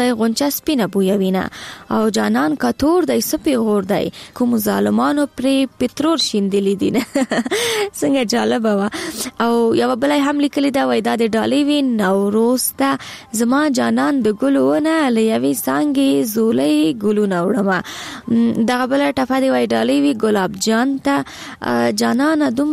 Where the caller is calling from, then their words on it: Chaghato, Wardak, Afghanistan; د وردګ ولایت له چغاتو څخه درته ایمیل کوم